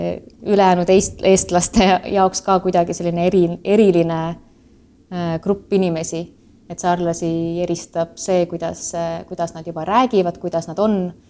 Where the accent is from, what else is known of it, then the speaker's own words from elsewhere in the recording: Saare County, Estonia; Ma ütlen, et ma olen Eestist ja ma alati täpsustan siis, et ma olen Saaremalt, mis on Eesti kõige suurem saar.